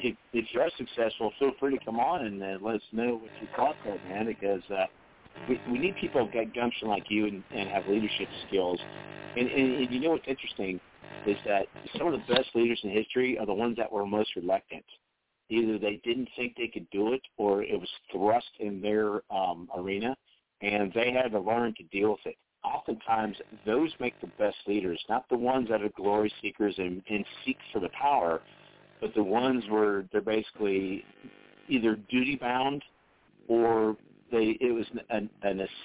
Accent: Dayton, Ohio, United States; when I tell people I'm originally from Dayton, Ohio, they go, oh, my God, I hear it's bad out there.

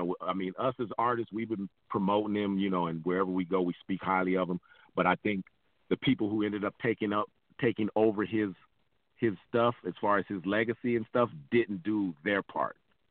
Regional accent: San Pedro, California, United States; I'm from San Pedro in California in the States. So it's right over the bridge from Long Beach.

